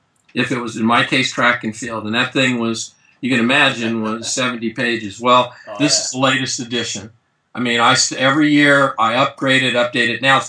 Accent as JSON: {"language": "English", "town": "Santa Barbara", "region": "California", "country": "United States", "said": "I'm from Santa Barbara. I went to Fresno State and went back"}